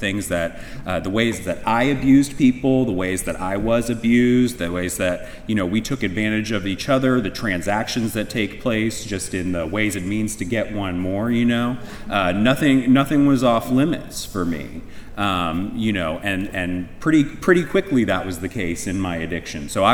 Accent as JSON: {"language": "English", "town": "Cincinnati", "region": "Ohio", "country": "United States", "said": "And again … I'm an addict from Cincinnati, Ohio."}